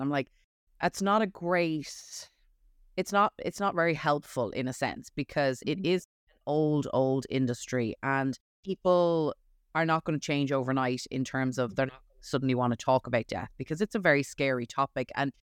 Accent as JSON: {"language": "English", "country": "Ireland", "said": "I'm from Ireland originally"}